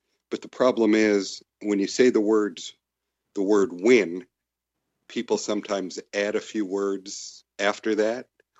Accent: New York, United States; I'm originally from New York, so that's not how I was raised.

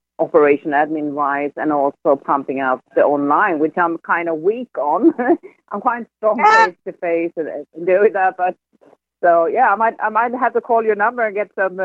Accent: Sweden; moved away as an adult; now in Indonesia; I'm originally from Sweden, but I moved to Bali 14 years ago to avoid the rat race

